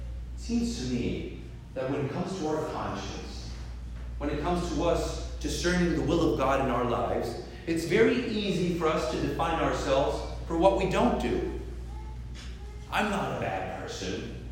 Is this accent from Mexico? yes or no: yes; Mexico; now in San Antonio, United States; I'm a seminarian from Mexico studying in the Archdiocese of San Antonio.